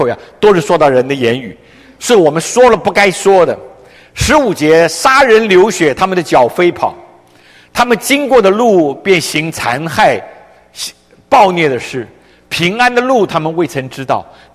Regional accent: China; 我们中国人怎么会？

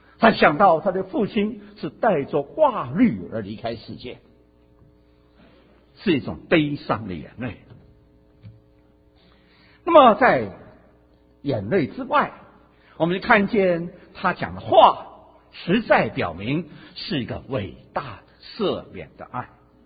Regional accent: China; 我们中国人说啊，小人报仇眼前，君子报仇3年不晚。

